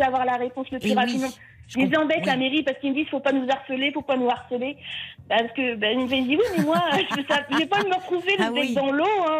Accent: Normandy, France; Moi je suis de l'Orne

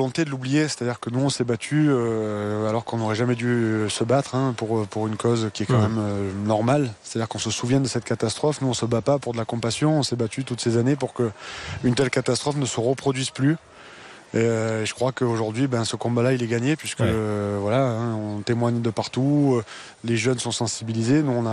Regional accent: Marseille, Provence-Alpes-Côte d'Azur, France; en tant que Marseillais, supporter de l'OM

